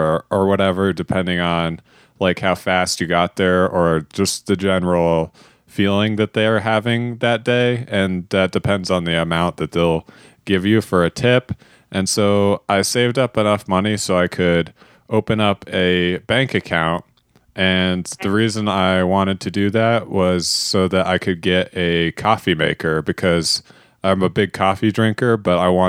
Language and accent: English; Nebraska, United States; I'm from Nebraska.